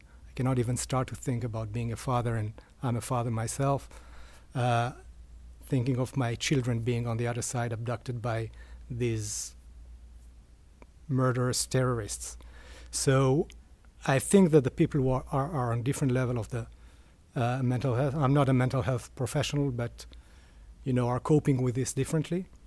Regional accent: Rehovot, Central District, Israel; now in Atlanta, United States; Okay, so I was born in Rehovot, which is about 30 kilometers, 20 miles outside of Tel Aviv, where the Weizmann Institute is. So that's where what it's known for. Grew up there, went to the military, then moved to Tel Aviv

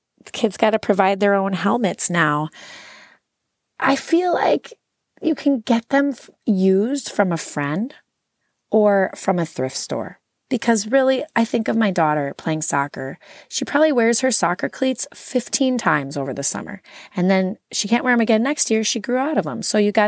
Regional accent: Wisconsin, United States; I'm from Wisconsin. It's a Midwest thing.

